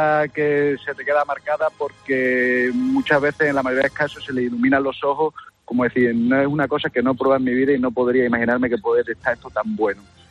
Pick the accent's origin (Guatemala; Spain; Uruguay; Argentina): Spain; Badajoz, Extremadura; Yo soy de Badajoz.